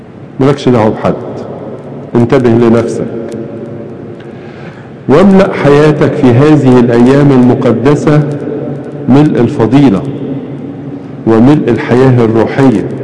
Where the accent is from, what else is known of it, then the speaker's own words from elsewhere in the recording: Egypt; عندنا في مصر الناس عندها حاجة اسمها موسم الخزين